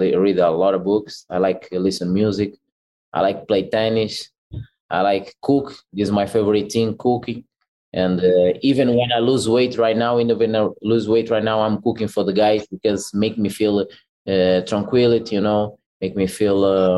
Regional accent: Portugal; English is a second language; I grew up in Portugal.

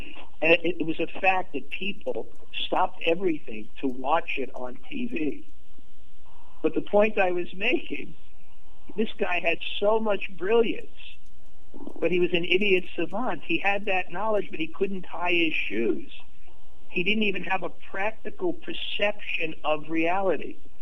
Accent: Brooklyn, New York, United States; when I grew up in Brooklyn, just about that time there was a young boy in high school

